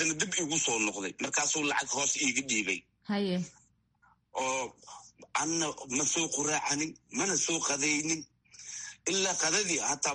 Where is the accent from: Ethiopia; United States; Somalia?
Somalia; Banaadir; born there; inkastoo banaadir aan ku dhashay